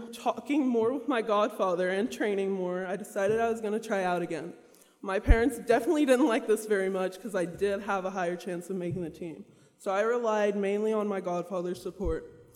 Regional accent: Texas, United States; I'm from Texas, about 45 minutes outside of Dallas.

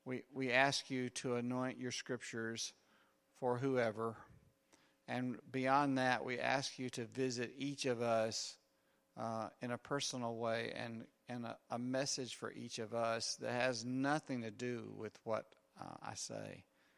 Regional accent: the South, United States; I'm a Southerner, and I'm from around here, and I've been raised in churches around here

